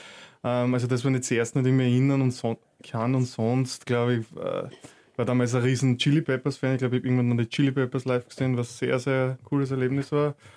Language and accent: German; Waidhofen an der Thaya, Lower Austria, Austria; Also wir haben in Weidhofen an der Theia, wo ich herkomme, haben wir so ein Fest, was jedes Jahr ist.